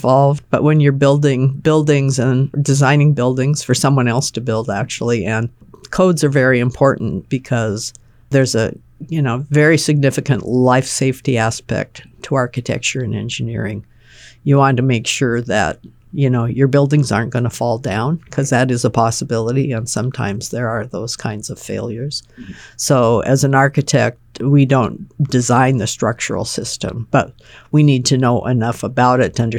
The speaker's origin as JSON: {"language": "English", "town": "Seattle", "region": "Washington", "country": "United States", "tie": "born or raised there", "said": "Growing up in Seattle, it's a city, so you go down streets wherever and you're going by all kinds of buildings."}